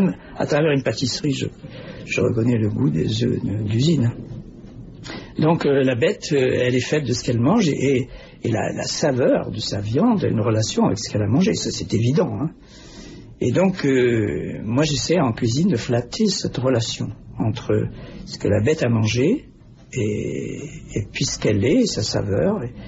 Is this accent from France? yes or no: no; Algeria; born there; vous savez que je suis né en Algérie